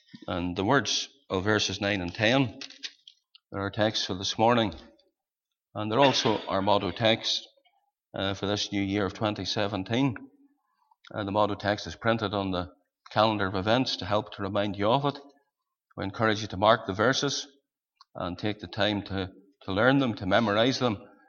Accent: Saintfield, Northern Ireland, United Kingdom; I met a man from my hometown of Sainfield, a believer.

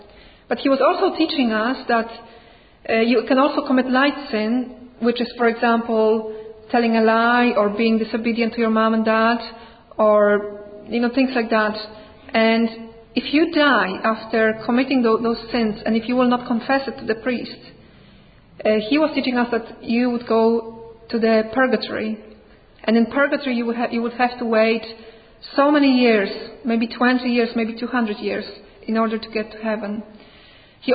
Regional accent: Poland; English is a second language; I was brought up in Poland. Poland is a very beautiful country. It also is a very, very strong Roman Catholic country.

